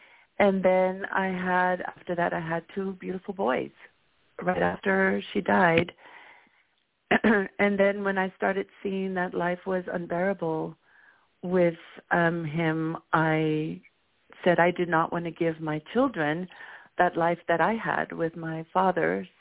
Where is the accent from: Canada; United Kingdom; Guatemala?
Guatemala; now in United States; I'm also from Guatemala